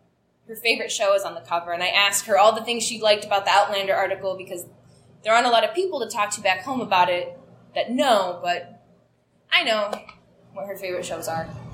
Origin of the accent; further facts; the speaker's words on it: Ohio, United States; I am from Ohio, and I have several family members who have made it very clear to me where they stand politically